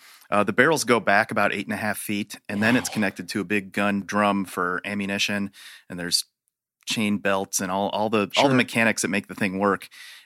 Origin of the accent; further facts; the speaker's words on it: Chicago, Illinois, United States; also born or lived in Michigan; I was born in Chicago, raised there. And then I went to college in Michigan Tech, way up north.